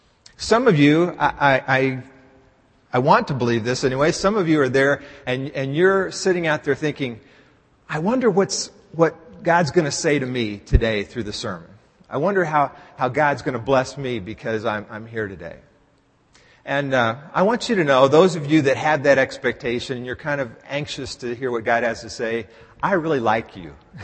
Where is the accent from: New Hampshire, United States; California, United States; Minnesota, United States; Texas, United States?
Texas, United States; Dallas; And some of you know that I grew up in Dallas. My sister still lives in Dallas.